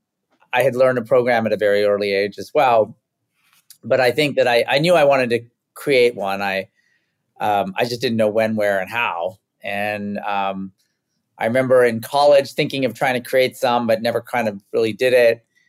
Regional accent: Campbell, California, United States; But I literally grew up in a small middle-class city called Campbell.

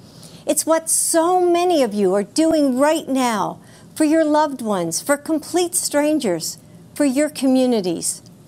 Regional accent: United States; As a mother and a grandmother, as an American, I am heartbroken by the magnitude of this loss

